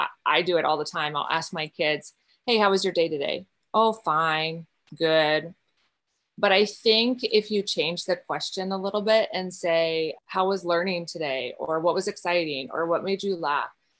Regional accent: Montana, United States; So I'm from Montana. Matt's from Maine.

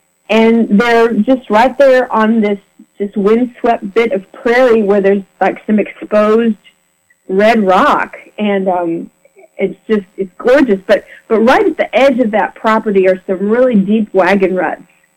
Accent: St. James, Minnesota, United States; So I'm from St. James, Minnesota

